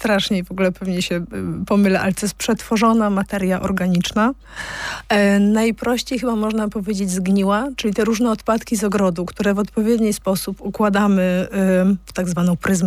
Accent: Kraków, Lesser Poland, Poland; born there; Ja urodziłam się w Krakowie

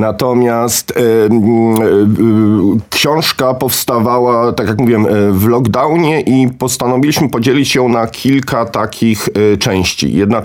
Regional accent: Austria; ja się wychowałem w Austrii, mówię po niemiecku. Oboje oczywiście czytamy, mówimy po angielsku.

